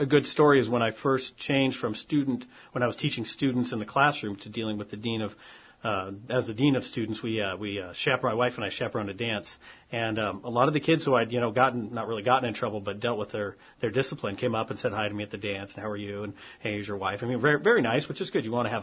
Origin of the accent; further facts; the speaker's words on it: Philomath, Oregon, United States; Now, I grew up out in Corvallis area, a little town called Philomath, a logging community out there is where I grew up